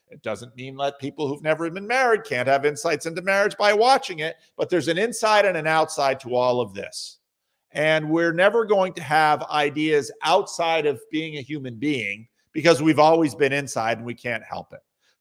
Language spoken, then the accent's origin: English; New Jersey, United States; born there; I was born in New Jersey to wonderful Christian parents in the early 1960s.